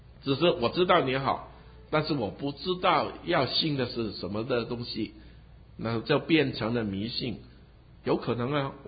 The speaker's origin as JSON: {"language": "Chinese", "country": "Hong Kong", "tie": "born or raised there", "said": "在基督徒家庭长大的时候，从小就已经听很多的圣经的事情啊。后来在香港啊，香港的很多的学校也是基督教的，所以我念的小学、我的中学都是基督教的学校"}